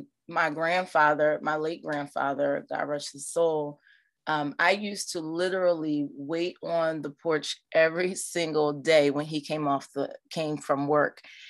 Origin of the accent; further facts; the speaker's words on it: Norristown, Pennsylvania, United States; You know, I grew up in Norristown, Pennsylvania, which is a small town right outside of Philadelphia, and grew up in the church.